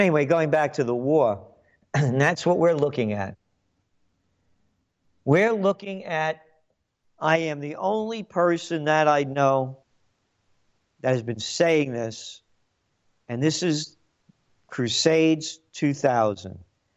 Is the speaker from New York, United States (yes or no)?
yes; Yonkers, New York, United States; Well, best heroes we got when I was growing up in Yonkers was Landy's on Willow Street. Anybody that grew up in Yonkers knows about Landy's.